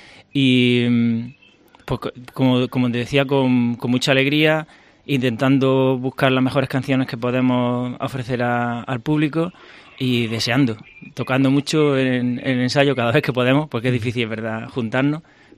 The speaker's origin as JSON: {"language": "Spanish", "town": "Jaén", "region": "Andalusia", "country": "Spain", "said": "Yo, que soy de Jaén"}